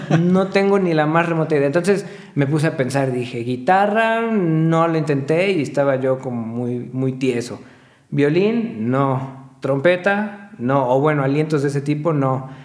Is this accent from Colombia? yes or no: no; Puebla, Mexico; Yo soy de aquí, de Puebla.